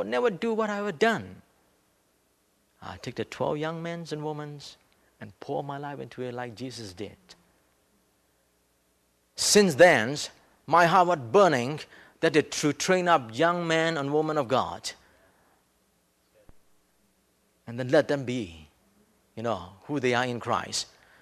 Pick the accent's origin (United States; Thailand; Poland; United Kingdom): Thailand; English is a second language; I'm from Thailand. I just finished the Bible college. I'm going back to my people to share the good news, what I have learned here.